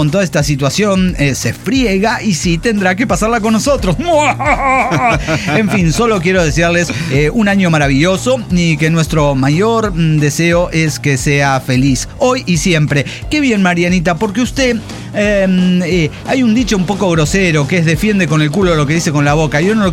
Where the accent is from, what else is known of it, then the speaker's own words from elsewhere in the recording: Nueve de Julio, Buenos Aires Province, Argentina; also born or lived in Olavarría; vivía en Olavarría. Luego de un paso fugaz por esa ciudad, 10 años, me volví a mi ciudad natal, que es 9 de julio, provincia de Buenos Aires.